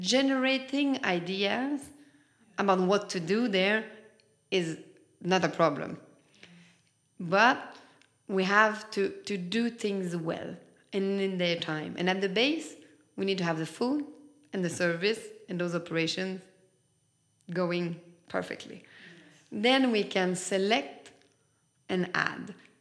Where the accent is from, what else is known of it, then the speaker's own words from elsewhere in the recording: Canada; I mean, I'm Canadian. I'm a big lover of Christmas time.